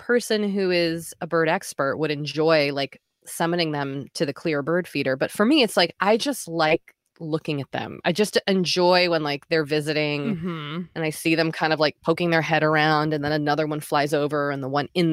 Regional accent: Boston, Massachusetts, United States; also born or lived in Maine / New York City; I moved to California. Mm-hmm. I'm from Boston. I went to college in Maine. Then I moved to New York City.

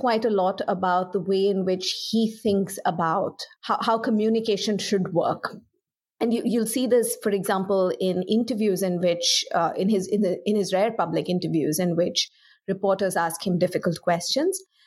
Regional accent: India; I'm Indian

